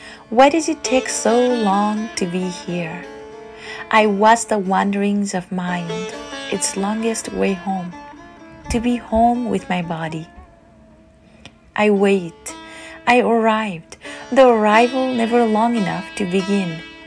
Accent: Nepal; moved away as an adult; now in Alberta, Canada; I come from Nepal. We had Nepalese civil war between 1994 to 2006. That wraps around my childhood between I was 9 years old until 21 years old.

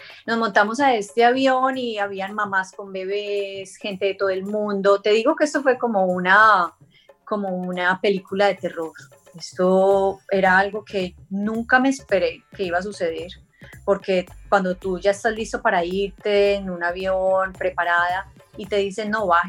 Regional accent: Medellín, Antioquia, Colombia; Sí, yo soy de Medellín, soy paisa

